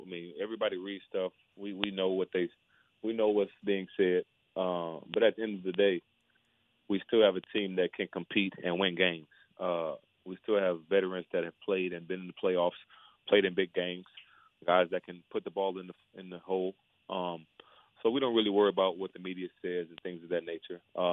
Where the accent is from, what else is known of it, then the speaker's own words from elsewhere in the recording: Baton Rouge, Louisiana, United States; So I'm from Baton Rouge